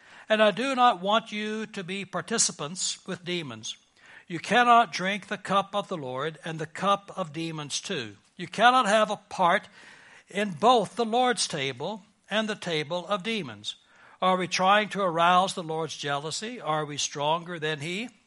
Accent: Texas, United States; accent: Texas; And you can work through my Texas accent. I speak perfect Texan

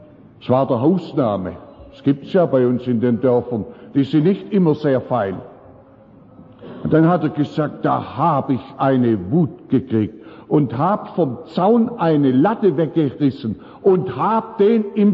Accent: Ruith, Germany; Ich war in dieser Woche am Donnerstagabend in meiner Heimat in Ruith.

